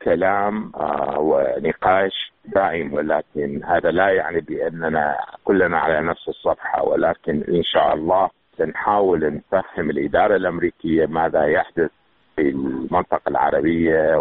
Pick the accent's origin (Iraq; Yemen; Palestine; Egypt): Iraq; كعراقيين أو كعرب